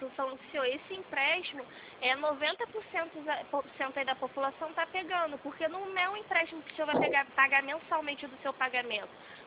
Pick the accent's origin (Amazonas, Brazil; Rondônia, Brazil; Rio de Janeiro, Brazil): Rio de Janeiro, Brazil; Sim, sou do Rio.